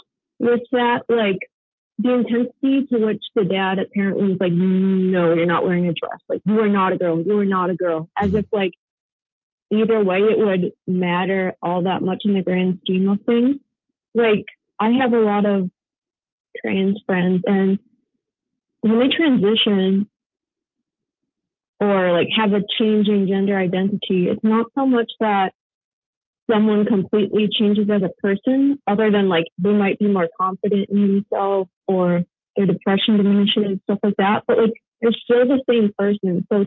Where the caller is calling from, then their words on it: Minneapolis, Minnesota, United States; from Minneapolis.